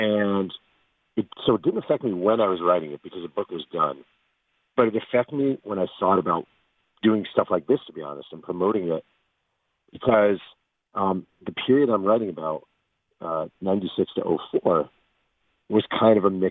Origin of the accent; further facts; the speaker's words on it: New York, United States; You know, like I grew up in New York with Patrick Ewing, just as an example.